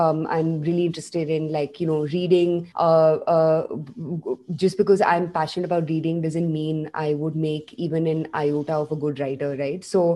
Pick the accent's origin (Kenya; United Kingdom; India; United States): India; Delhi; I have been, you know, born and brought up in Delhi. And like most, true Delhiwalas